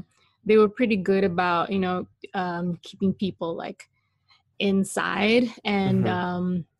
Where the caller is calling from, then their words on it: Kuala Lumpur, Malaysia; I am calling from Kuala Lumpur, Malaysia. And I've been out here since March. I was supposed to, I live in LA, but I still do a lot of work back mm-hmm. home in Malaysia